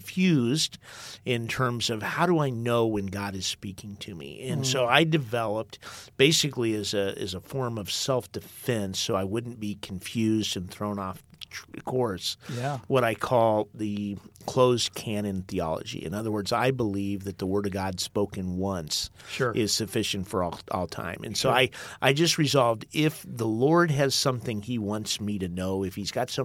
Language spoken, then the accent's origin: English; Tulsa, Oklahoma, United States; I grew up in a situation where I grew up in Tulsa, Oklahoma, spent my high school years in Tulsa, I should say.